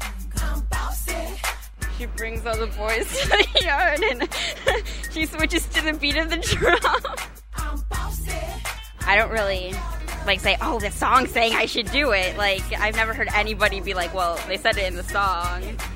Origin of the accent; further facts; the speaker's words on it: Homewood, Illinois, United States; I'm from Homewood, Illinois, and I'm 16 years old.